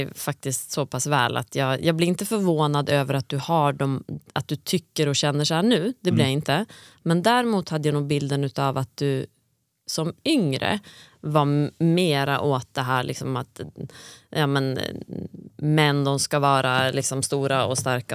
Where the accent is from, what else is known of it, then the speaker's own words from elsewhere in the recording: Virsbo, Västmanland County, Sweden; jag är från Virsbo, en liten ort, 2000 invånare, bruksort. Väldigt mycket jante.